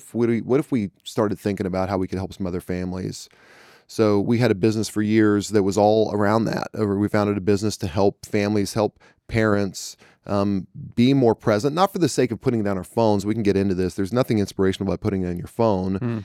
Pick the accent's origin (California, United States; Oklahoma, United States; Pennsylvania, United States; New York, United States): Oklahoma, United States; I'm from Oklahoma originally, so that's where I got myself.